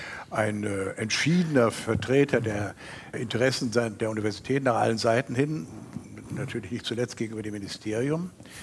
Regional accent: East Germany, Germany; Das muss ich mal als Ossi völlig offen sagen.

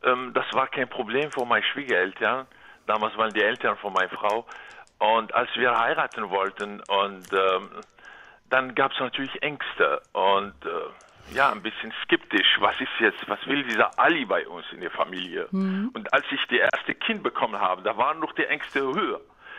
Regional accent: Kabylie, Algeria; German is a second language; Ich komme aus dem Mittelmeer, Algerien. Ich bin Kabyle. Ein Kabyle, das ist eine Stammgruppe von Berber, von die Berber.

